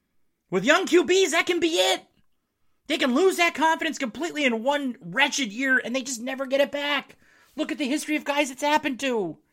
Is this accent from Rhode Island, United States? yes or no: no; Marquette, Michigan, United States; I'm from the UP. I'm from Marquette, Michigan.